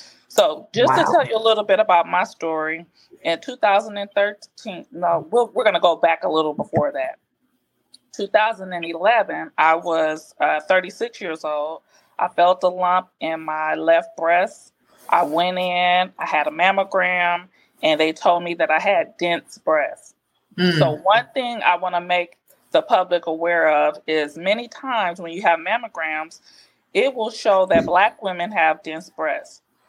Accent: Los Angeles, California, United States; moved away as an adult; now in Arizona, United States; I'm 47 years old. I grew up in Los Angeles with my parents and my older sister and my twin younger brothers. I relocated to Arizona about 21 years ago.

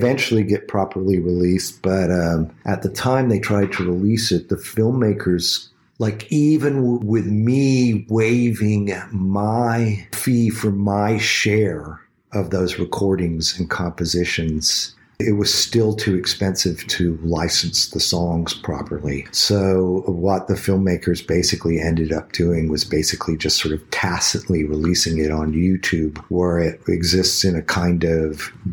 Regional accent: Texas, United States; born there; And my father was from the South, from Arkansas. I was born in Texas.

